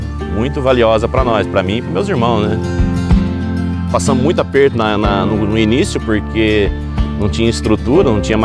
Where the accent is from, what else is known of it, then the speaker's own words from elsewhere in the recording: São Pedro do Turvo, São Paulo, Brazil; sou da região de São Pedro do Turvo, sou produtor de grãos, milho e soja